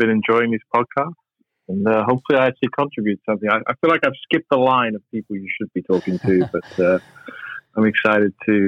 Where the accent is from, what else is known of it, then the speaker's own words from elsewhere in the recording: Hayes, London, United Kingdom; I'm from West London, a town called Hayes. If you've ever flown into Heathrow Airport, you've flown over my house, the town next door.